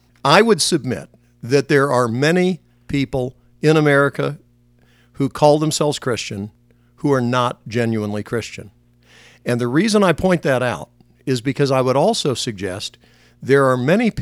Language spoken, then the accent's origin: English; North Carolina, United States; When I was growing up in Western Carolina, I went out as a teenager on the streets